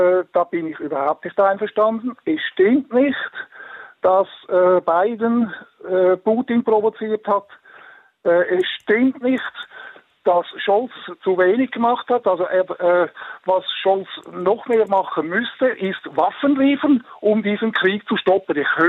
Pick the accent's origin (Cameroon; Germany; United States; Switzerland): Switzerland; dass ich als Schweizer mich überhaupt in eure Diskussionssitzung, Sendung einmischen darf.